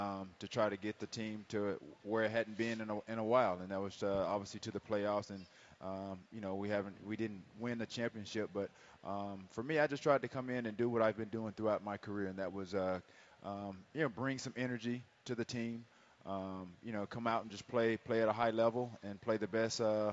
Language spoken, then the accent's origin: English; Alexander City, Alabama, United States; when I came from Benjamin Russell High School in Alexander City, Alabama, I wasn't heavily recruited out of high school.